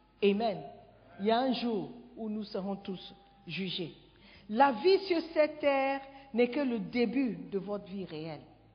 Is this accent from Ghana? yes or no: yes; Ghana; French is a second language; Moi, je viens du Ghana.